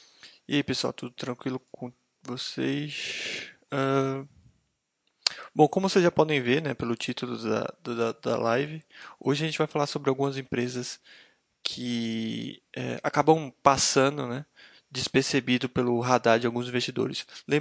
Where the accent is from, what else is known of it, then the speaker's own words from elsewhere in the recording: Salvador, Bahia, Brazil; Sim, sou baiano. Baiano e soteropolitano. Dá para notar, talvez, pelo meu sotaque.